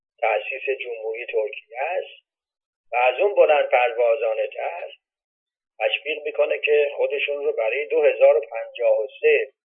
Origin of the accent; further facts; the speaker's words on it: Iran; من به عنوان یه ایرانی